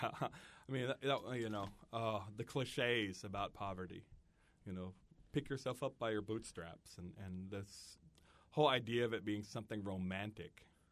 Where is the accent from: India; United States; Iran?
India; But I'm an Indian saying the government works.